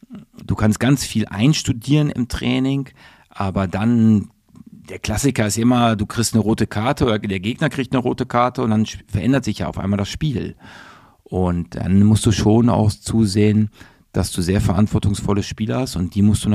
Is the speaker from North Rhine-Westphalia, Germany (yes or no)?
yes; North Rhine-Westphalia, Germany; Meine Mutter ist aus Rotterdam. Ich bin in Westfalen aufgewachsen.